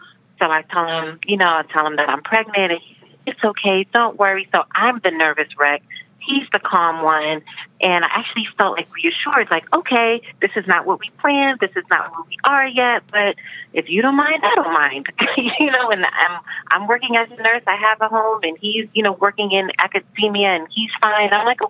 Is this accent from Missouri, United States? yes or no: no; New York, United States; now in Philadelphia, United States; I am a New Yorker from Jamaican parents